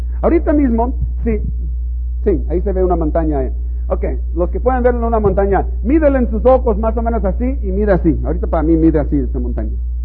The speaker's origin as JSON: {"language": "Spanish", "country": "United States", "lives_now": "Mexico", "said": "yo vine de Estados Unidos para venir a servir a los niños aquí de México"}